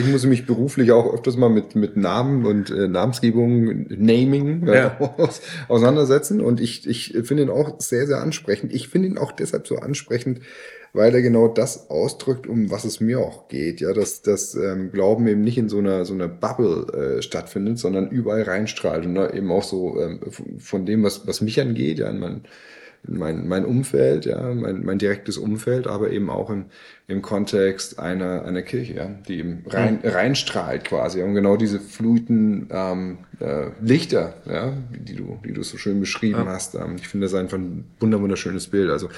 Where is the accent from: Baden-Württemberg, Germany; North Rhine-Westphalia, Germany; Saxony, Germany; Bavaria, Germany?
Bavaria, Germany; Das ist natürlich für mich als Franke